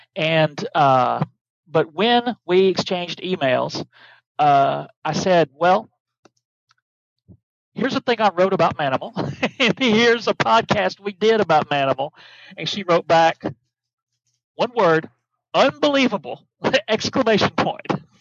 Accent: Alabama, United States; from Georgia and from my home state of Alabama

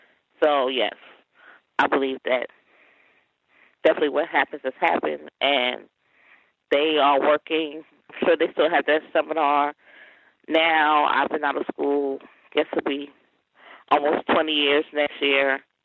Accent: New York, United States; now in Georgia, United States; I live in Georgia, but I'm from New York, and I went to, I had to test into a high school, which that was an experience.

